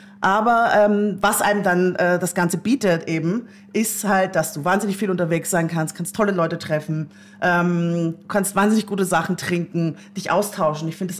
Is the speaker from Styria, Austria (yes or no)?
yes; Styria, Austria; moved away as an adult; now in Hamburg, Germany; Ich komme aus Österreich, ich bin aufgewachsen in der Südsteiermark, hab da dann noch die Matura gemacht, also das Abitur, und dann bin ich aber sofort nach Hamburg abgehauen.